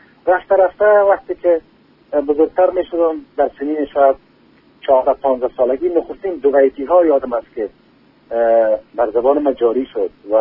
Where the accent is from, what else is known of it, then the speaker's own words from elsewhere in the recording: Tabar, Sar-e Pol, Afghanistan; born there; در روزگاران کودکی که من هنوز شاید 7-8 سال بیشتر نداشتم، در روستای تبر در سنچارک در ولایت سرپل افغانستان به دنیا آمدیم.